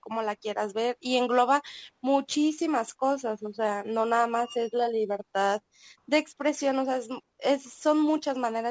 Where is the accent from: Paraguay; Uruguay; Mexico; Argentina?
Mexico; nosotros como mexicanos